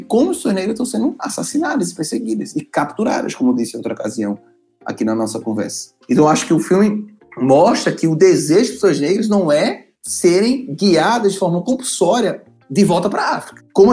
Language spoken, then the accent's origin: Portuguese; Brazil; é o meu país, é meu lugar de fala. Ou seja, eu sou brasileiro e brasileira.